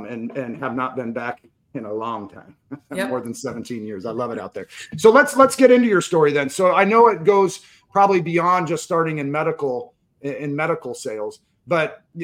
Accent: Pacific Northwest, United States; now in St. Louis, United States; Because I'm a Northwestern, I'm in St. Louis, but I grew up in the Northwest.

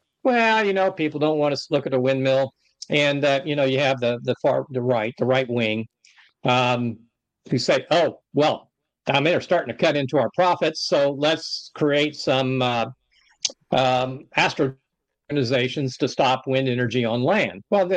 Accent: United States; because I'm an American living in the United States, that's what we got.

